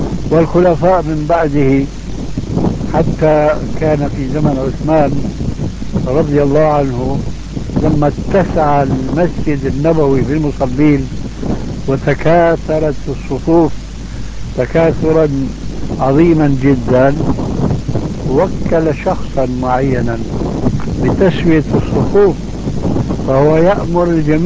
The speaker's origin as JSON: {"language": "Arabic", "country": "Syria", "moved": "yes"}